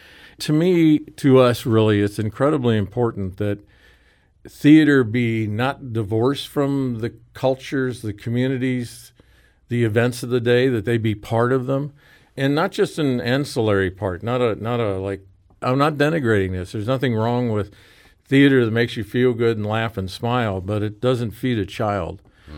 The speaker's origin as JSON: {"language": "English", "country": "Ireland", "said": "Well, I'm a dual national. So I'm very Irish. I speak Irish. I teach Irish."}